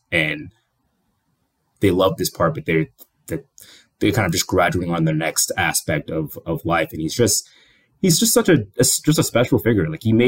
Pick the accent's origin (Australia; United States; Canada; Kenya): Kenya; Like his wife is also is half Kenyan and I'm Kenyan. And so Dirk married just like basically directly into my culture.